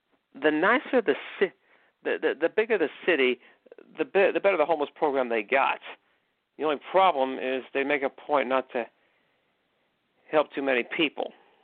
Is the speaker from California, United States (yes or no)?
yes; California, United States; So I was from California. It's frosty where I live.